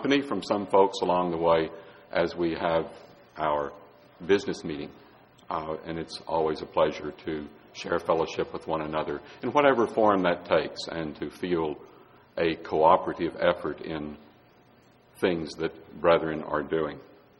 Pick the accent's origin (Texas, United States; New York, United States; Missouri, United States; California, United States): Texas, United States; I'm from Texas, and what you may or may not know is that in Texas, many folks carry guns